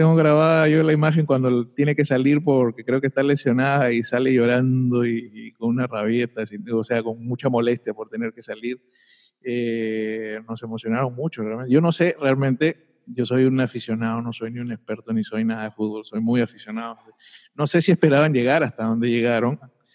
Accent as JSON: {"language": "Spanish", "country": "Peru", "said": "Yo soy peruano, pero tengo mucho tiempo viviendo en tu país y soy fanático del fútbol."}